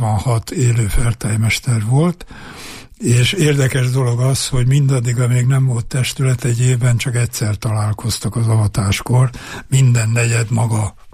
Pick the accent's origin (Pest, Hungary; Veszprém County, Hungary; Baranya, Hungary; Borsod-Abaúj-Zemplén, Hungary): Borsod-Abaúj-Zemplén, Hungary; born there; édesanyám meg Borsod Szirákon tanított, így születtem én véletlenül Borsodon.